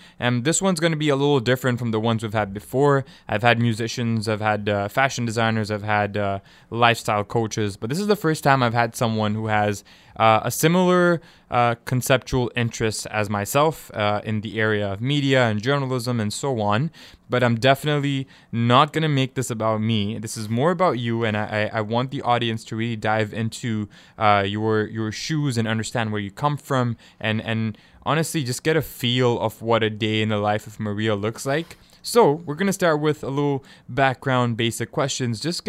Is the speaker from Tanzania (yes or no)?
yes; Tanzania; now in Canada; I'm from Tanzania, from East Africa, a lot of cultural differences.